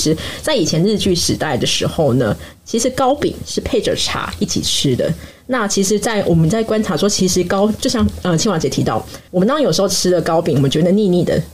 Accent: Taipei, Taiwan; 我是一个土生土长已经三十几年的台北人，

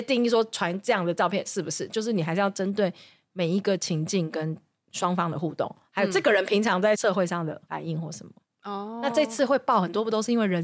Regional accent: Taiwan; 因为我们台湾人真的不要讲台湾人，亚洲人，

